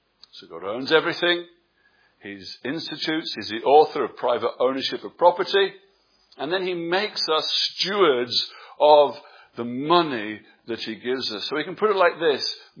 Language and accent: English; England, United Kingdom; moved away as an adult; you'll know that my wife and I, we're from England. And we go back to England from time to time.